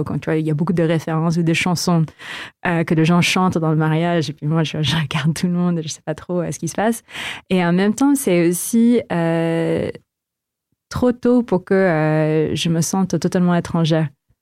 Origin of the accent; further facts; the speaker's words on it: Philippines; J'ai grandi aux Philippines aussi, ça doit jouer un tout petit peu